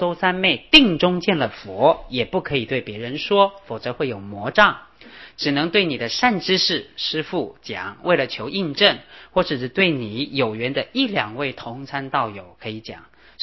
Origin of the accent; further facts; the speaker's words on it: China; 我们中国人讲净念相继，念佛法门净念相继